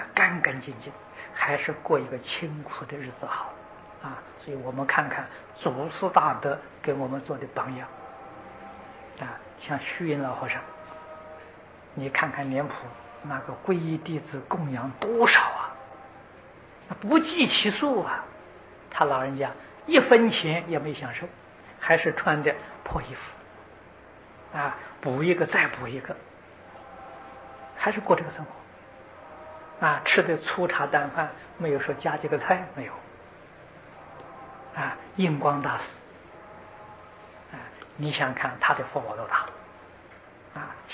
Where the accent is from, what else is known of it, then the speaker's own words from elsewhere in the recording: China; 我们中国人讲厚积薄发了